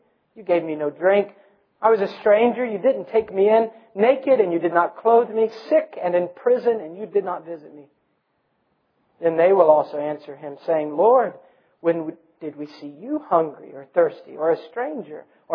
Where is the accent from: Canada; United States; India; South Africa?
United States; Ohio; You can't tell I'm from Ohio and you're not, right?